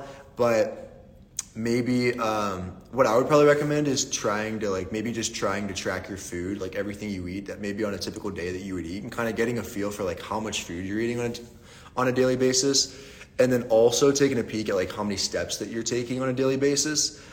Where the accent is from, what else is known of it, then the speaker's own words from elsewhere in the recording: Pittsburgh, Pennsylvania, United States; where I grew up in Pittsburgh is probably like a Sheetz gas station.